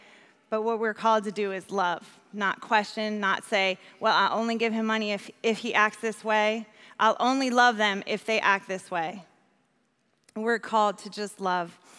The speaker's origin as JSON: {"language": "English", "region": "New York", "country": "United States", "said": "I love downtown because I'm from New York. The city makes me feel at home."}